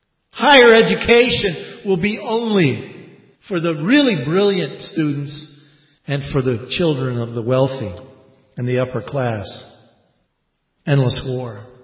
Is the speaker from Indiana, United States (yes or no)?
no; Bath, Maine, United States; these are the ships that are built in my hometown of Bath, Maine.